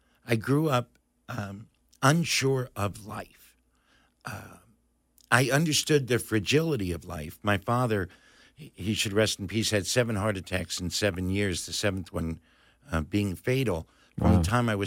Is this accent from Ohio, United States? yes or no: yes; Cleveland, Ohio, United States; I grew up in Cleveland, Ohio. Nice kid, you know.